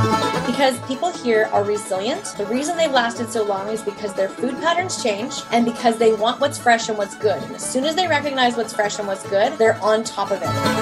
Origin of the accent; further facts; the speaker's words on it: British Columbia, Canada; moved away as an adult; But I'm actually from Vancouver Island originally, so I understand how far north I am. I've been here for 7 years and a month. Actually, you're catching me 6 weeks before I leave for Alberta.